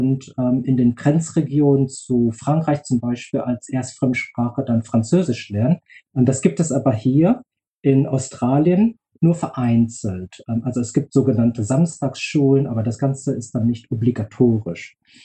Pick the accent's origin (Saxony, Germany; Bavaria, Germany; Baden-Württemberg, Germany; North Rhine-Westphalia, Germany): North Rhine-Westphalia, Germany; Bochum; German is a second language; Ich bin ein Kind des Ruhrgebiets. Ich bin aus Bochum und habe dort den Großteil meines Lebens verbracht, also den Kindergarten besucht